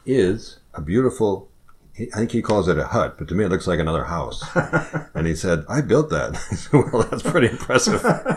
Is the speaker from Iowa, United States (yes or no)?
yes; Iowa, United States; Well, one of the places you went was my home state, Iowa.